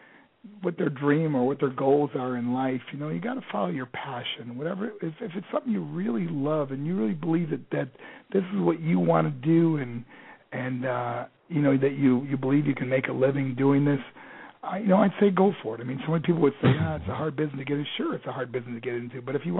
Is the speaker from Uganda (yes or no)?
no; Buffalo, New York, United States; I am from Buffalo, man.